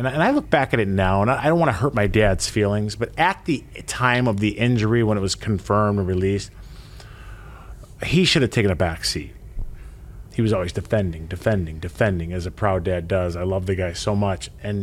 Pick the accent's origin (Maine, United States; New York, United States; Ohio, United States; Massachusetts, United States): New York, United States; Buffalo; born there; if I was born in Arkansas, what happened here in Buffalo at that time would never have happened. It could only happen in Buffalo.